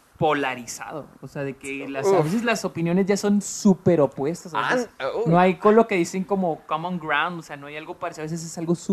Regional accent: Mexico; O sea, en México, nosotros que somos de México, existe el racismo.

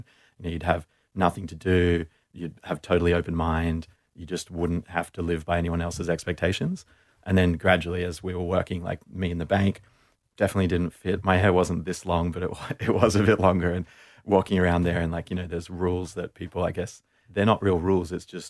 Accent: Perth, Western Australia, Australia; Like we'd, you know, had the freedom of growing up in Perth.

